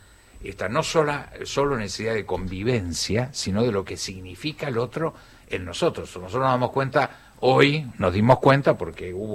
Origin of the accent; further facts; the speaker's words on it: Villaguay, Entre Ríos, Argentina; born there; yo soy de origen entrerriano